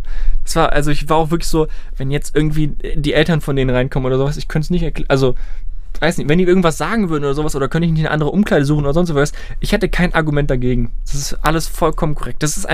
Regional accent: Germany; Ja, ich bin made, born, raised. Ich bin German

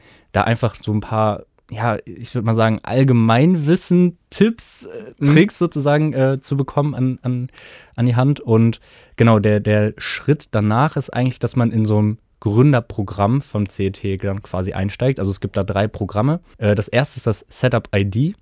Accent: Olpe, North Rhine-Westphalia, Germany; Ich komme aus Olpe im Sauerland.

